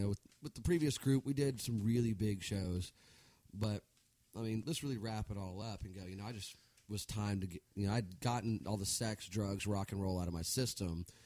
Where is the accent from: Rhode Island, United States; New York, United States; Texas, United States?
Texas, United States; Well, I grew up here in Texas, in the greater Clear Lake area, Galveston, you know, in between all these different areas, Friendswood, Texas City, Lee City.